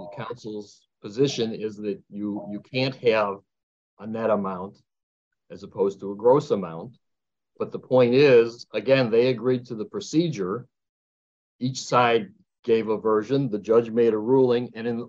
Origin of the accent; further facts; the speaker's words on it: Chicago, Illinois, United States; I mean, I admit I'm from Chicago